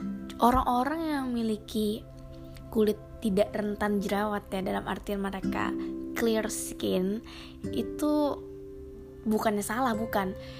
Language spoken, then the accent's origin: Indonesian; South Kalimantan, Indonesia; orang Banjar tuh ya, Kalimantan Selatan tempat asal aku